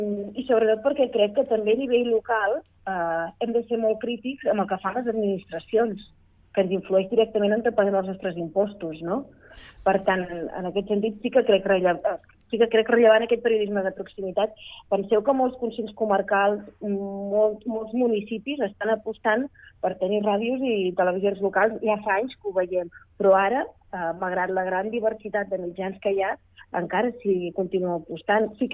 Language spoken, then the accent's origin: Catalan; Figueres, Catalonia, Spain; jo soc de l'Alt Empordà i soc de Figueres